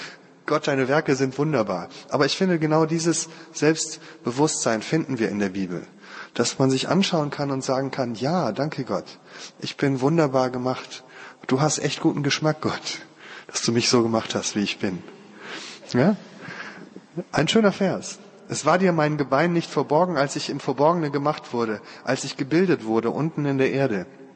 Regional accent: Krefeld, North Rhine-Westphalia, Germany; Ich komme ja aus Krefeld.

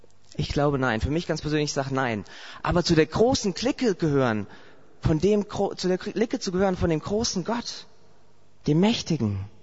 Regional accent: Saarland, Germany; Also bei uns zu Hause, ich komme aus dem Saar-Pfalz-Kreis, so Saarland.

